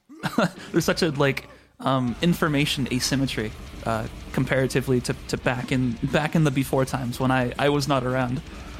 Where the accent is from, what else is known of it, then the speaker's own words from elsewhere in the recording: Portland, Oregon, United States; I'm originally from Portland